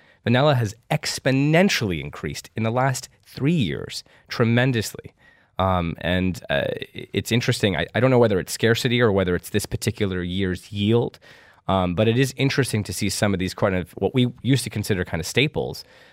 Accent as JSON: {"language": "English", "country": "United States", "said": "as an American, we always seek to have a politician that we could throw a baseball with."}